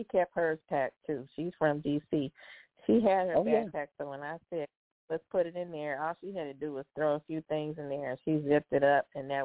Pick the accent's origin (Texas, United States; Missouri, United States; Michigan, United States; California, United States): Michigan, United States; Detroit; And being born and raised in Detroit, I was taught not to sit with my back to the front door.